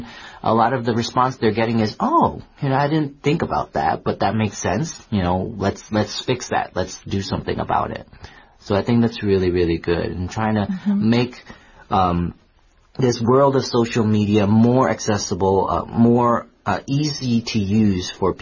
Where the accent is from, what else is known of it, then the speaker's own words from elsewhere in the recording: United States; Because, you know, I grew up in the States, so I didn't learn how to read Chinese till I was a lot older.